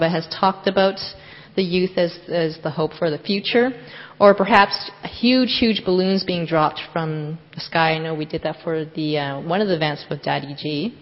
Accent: Canada

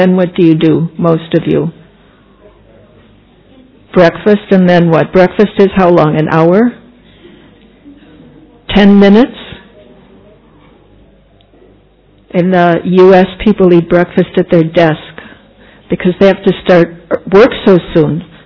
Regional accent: United States; I'm from the United States.

